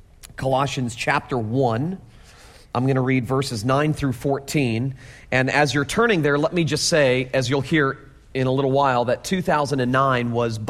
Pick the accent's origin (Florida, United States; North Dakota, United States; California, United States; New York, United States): Florida, United States; Florida's my home. I was born in Florida. I was raised in Florida. I am a rare Florida native.